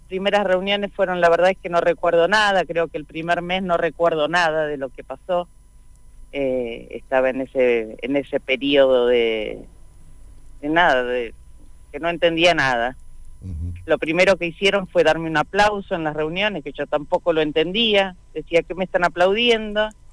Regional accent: Mar del Plata, Buenos Aires Province, Argentina; De Mar del Plata.

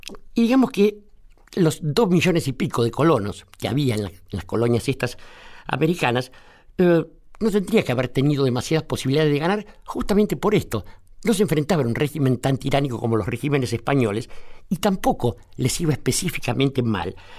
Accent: Argentina

